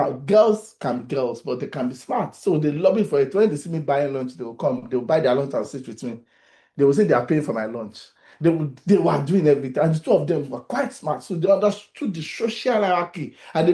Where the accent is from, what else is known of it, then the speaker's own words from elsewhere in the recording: Ibadan, Oyo, Nigeria; I grew up in Ibadan, where people call each other brother, auntie, to show seniority.